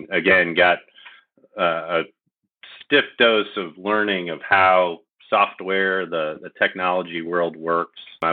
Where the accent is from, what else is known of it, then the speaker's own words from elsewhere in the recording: Chicago, Illinois, United States; born there; And I'm a Midwesterner. So I was born in Chicago, and my dad was a corporate CEO.